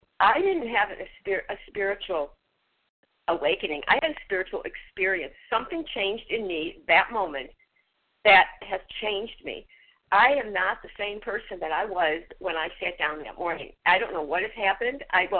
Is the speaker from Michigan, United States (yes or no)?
no; Florida, United States; I'm from Florida.